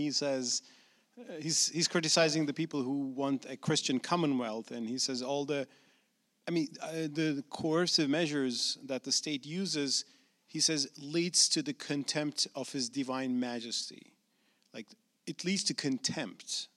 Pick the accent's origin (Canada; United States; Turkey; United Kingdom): Turkey; In my home country, Turkey